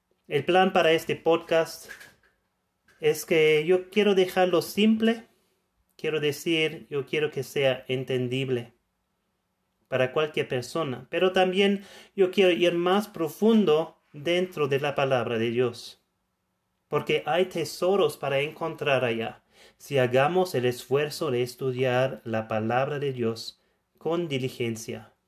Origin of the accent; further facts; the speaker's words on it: Germany; Spanish is a second language; Yo vengo de Alemania y quiero compartir contigo mi testimonio de mi salvación.